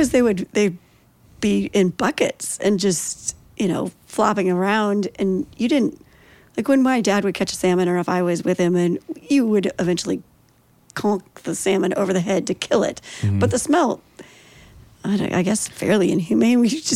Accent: Troutdale, Oregon, United States; So I'm an Oregon native and I grew up in East Multnomah County.

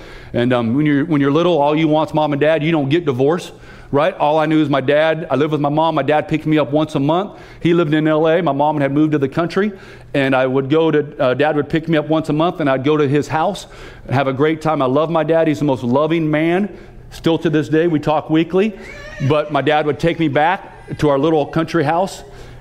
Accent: California, United States; I grew up in California and I played football, and there are a lot of Christians in California.

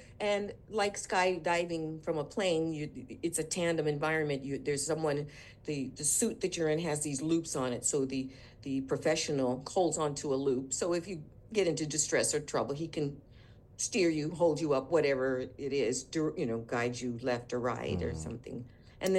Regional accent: San Francisco, California, United States; So I grew up in San Francisco.

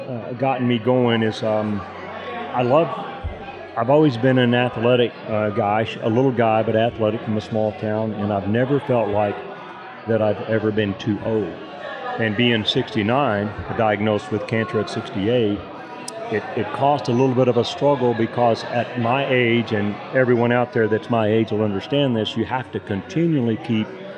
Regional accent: Brownfield, Texas, United States; also born or lived in Lubbock; now in Amarillo, United States; I moved from Brownfield, Texas, then to Lubbock at Texas Tech, and then in 1977 came to Amarillo to open a business here, and I've been here ever since.

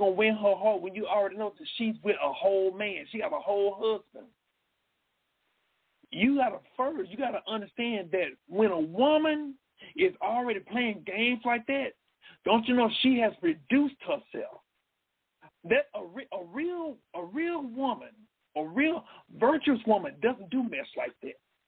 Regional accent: Dallas, Texas, United States; I grew up in Dallas. I got siblings. And I went to David W. Carter

